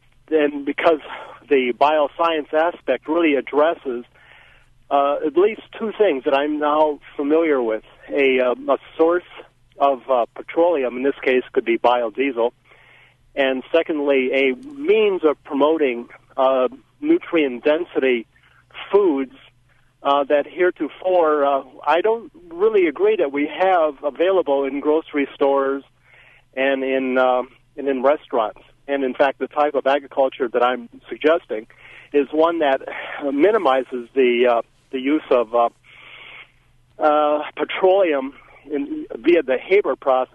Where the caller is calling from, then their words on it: Bloomington, Indiana, United States; Bloomington, Indiana.